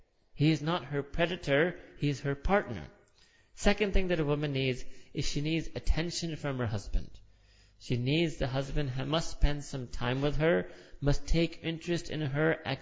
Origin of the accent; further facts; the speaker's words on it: New York City, New York, United States; where we grew up in New York City, this is the city of pets.